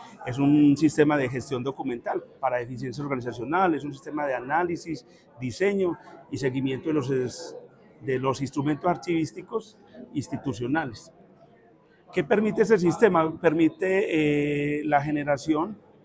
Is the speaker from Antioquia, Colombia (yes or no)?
yes; Segovia, Antioquia, Colombia; soy de Segovia, Antioquia.